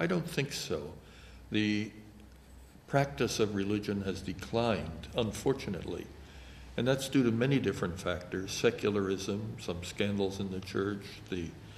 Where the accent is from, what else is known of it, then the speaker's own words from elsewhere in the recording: Philadelphia, Pennsylvania, United States; I am from Philadelphia, and I'm very proud of Philadelphia